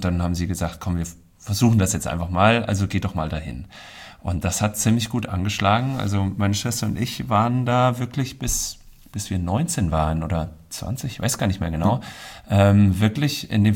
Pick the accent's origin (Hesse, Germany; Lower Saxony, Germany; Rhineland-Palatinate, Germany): Hesse, Germany; Künzell; Und früher im Künzell bin ich aufgewachsen